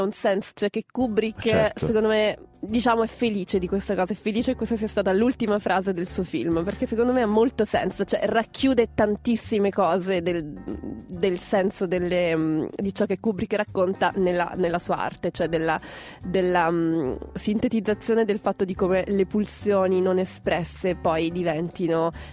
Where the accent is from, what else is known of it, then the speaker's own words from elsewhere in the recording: Sicily, Italy; tu sei calabrese, sono siciliana, quindi riesci a capire cosa significa.